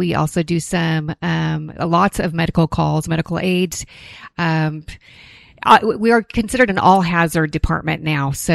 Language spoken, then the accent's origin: English; California, United States; now in Redding, United States; Okay, so I grew up in Southern California. I am a transplant from there. My family moved to Redding in early 2000s